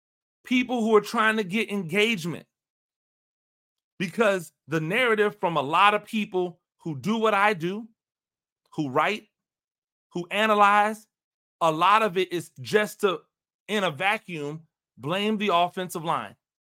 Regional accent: Tampa, Florida, United States; I'm a Tampa Bay guy, right? I grew up in Tampa Bay. I grew up a Bucs fan.

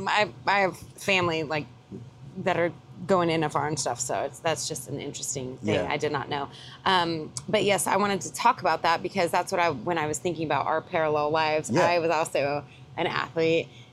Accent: New Mexico, United States; Well, I'm from New Mexico, so yeah, it's a little bit easier to get.

